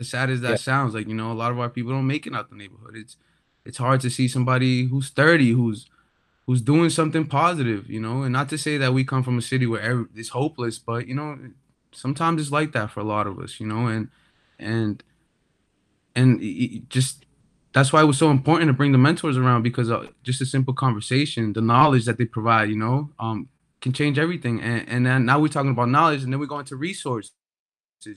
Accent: Chelsea, Massachusetts, United States; I'm from Chelsea, Massachusetts

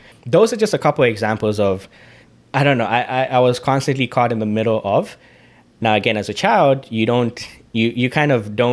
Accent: Zambia; Like, I guess I'm an Indian citizen, but I'm Zambian.

